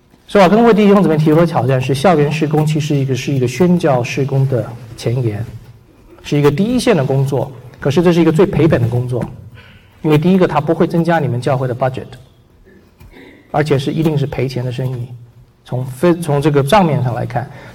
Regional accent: China; now in Los Angeles, United States; 我们中国人这选好学区的话，都是选到这个有中国店、有中国超级市场、有好中国餐馆、好学区的地方，就变成我们都在这里 住下来了。

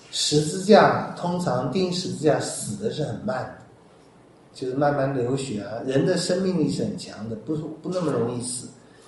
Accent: China; 我们中国人有一些很坏的习惯

